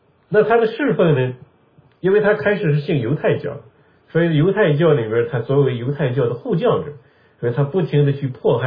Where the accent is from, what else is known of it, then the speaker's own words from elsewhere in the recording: China; 就像我们今天的好多中国人既有中国人名字又有英文名字一样